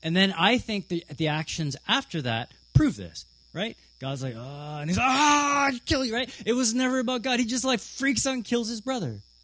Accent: Canada; I was like, I'm a Canadian.

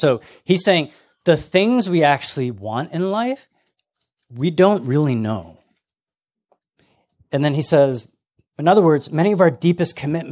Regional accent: Canada; I'm Canadian. I can't even vote.

